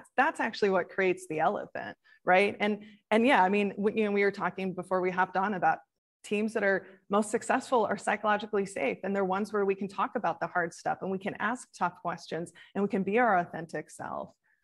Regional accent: Midwest, United States; I realized that I didn't know how to talk about the hard stuff growing up in the Midwest, that we're very much, it's Midwest nice, right?

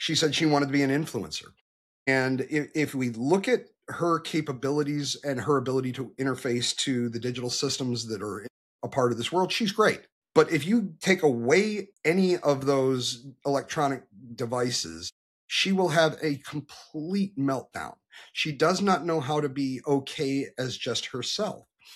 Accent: Detroit, Michigan, United States; Growing up in Detroit, we all loved turning 18 because we have the bridge and the tunnel.

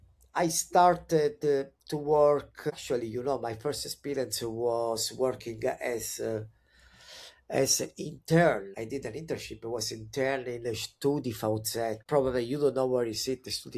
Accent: Italy; first language Italian; English is a second language; Italian is my first language. I do speak English, German, French, a little bit of Spanish.

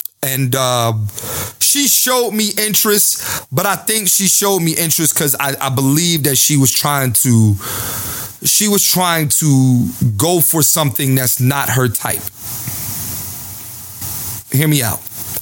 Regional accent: Philadelphia, Pennsylvania, United States; See, I'm from Philly, right?

